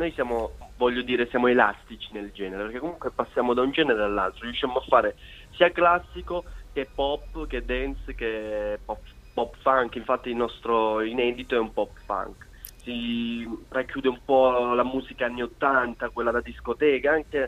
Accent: Mesagne, Apulia, Italy; viene da vicino al mio paese, Mesagne

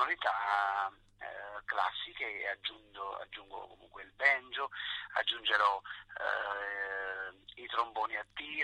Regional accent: Campania, Italy; la mia terra, la Campania, è, sai, è una terra dove è molto mediterranea

